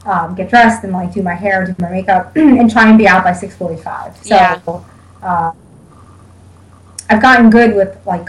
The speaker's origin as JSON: {"language": "English", "town": "Staten Island", "region": "New York", "country": "United States", "tie": "born or raised there", "said": "I am from Staten Island, New York, which is where I was born and raised and spent all of my childhood here."}